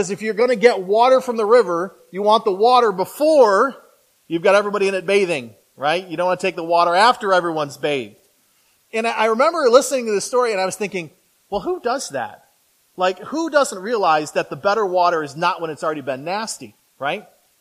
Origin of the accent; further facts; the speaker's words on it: Flint, Michigan, United States; I grew up in the city, so if you don't know this, I grew up in Flint, Michigan, so I lived on a four-lane road. Across from my house was a fire station.